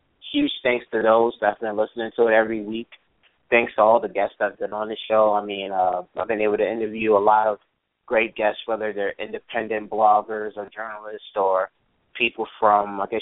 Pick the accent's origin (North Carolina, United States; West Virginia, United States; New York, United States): New York, United States; I'm 21 years old. I'm from Westchester County, New York. We're a county that's not too far from New York City.